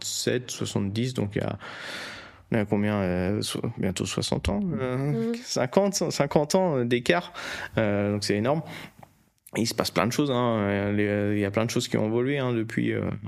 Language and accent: French; Brittany, France; Mais je suis breton